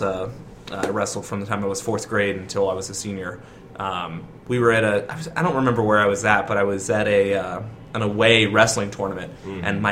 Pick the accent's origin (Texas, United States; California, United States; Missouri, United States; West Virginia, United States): West Virginia, United States; moved away as an adult; now in Columbus, United States; I am from West Virginia. Mm-hmm. I was born and raised there up until about 3 years ago. I lived there, and then I moved to Columbus, Ohio.